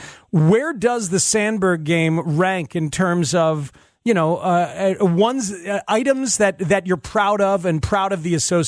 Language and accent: English; New Jersey, United States; I grew up in New Jersey.